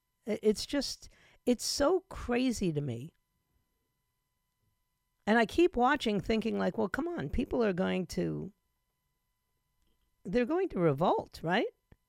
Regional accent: New York, United States; There, I said it. It's my hometown.

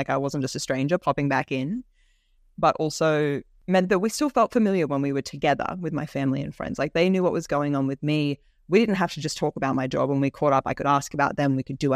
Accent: Orange, New South Wales, Australia; I'm working on these huge, beautiful shows that child me growing up in Orange couldn't even imagine.

